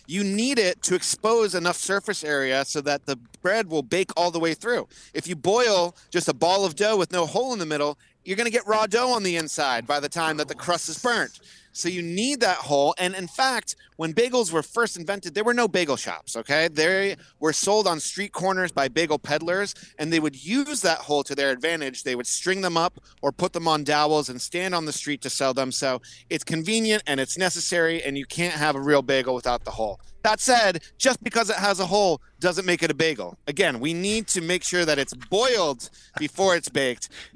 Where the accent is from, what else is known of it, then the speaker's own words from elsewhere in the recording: Massachusetts, United States; also born or lived in Minnesota / Israel; I grew up outside of New York. I grew up in Massachusetts and Minnesota and Israel.